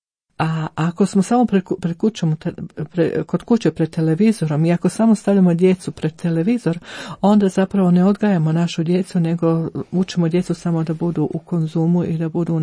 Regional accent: Croatia; moved away; Kod nas u Hrvatskom imamo specijalne dućane sa bosovom odjećom za djecu. Ja živim u zapadnom svijetu 21 godinu

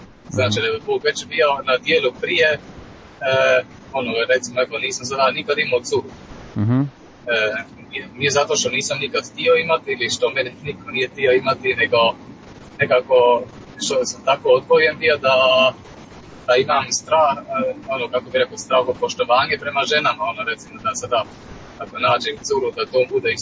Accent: St. Gallen, Switzerland; Ja sam rođen i odrastao u San Galenu, u Švicarskoj. A moji roditelji su 86. odnosno 88. došli u Švicarsku. Ono, tata je došao sa bratom, a mama je to s tatom kasnije.

